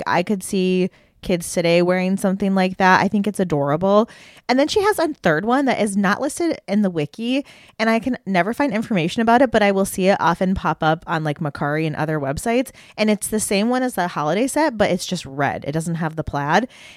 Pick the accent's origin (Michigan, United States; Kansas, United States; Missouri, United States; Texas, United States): Michigan, United States; We're from Michigan, we don't pronounce our middle T's.